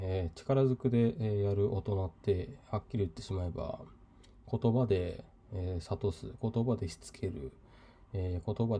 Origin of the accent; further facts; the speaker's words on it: Yamanashi, Japan; 私の地元の山梨